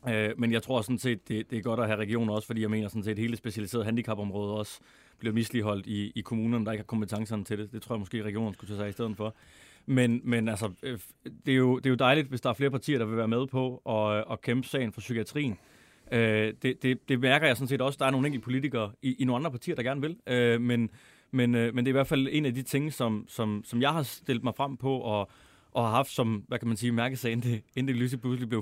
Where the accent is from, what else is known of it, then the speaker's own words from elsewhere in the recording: Mors, North Denmark Region, Denmark; jeg var fra Mor